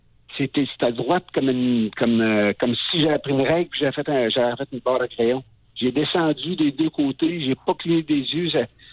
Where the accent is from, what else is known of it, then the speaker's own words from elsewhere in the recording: Quebec, Canada; Moi, je suis du Québec, donc...